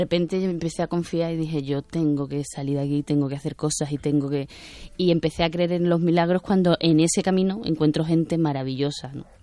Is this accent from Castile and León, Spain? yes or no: no; El Prat de Llobregat, Catalonia, Spain; moved away; como venía de Cataluña, como tú bien sabes, del Prat de Llobregat, y hablaba con algunas eses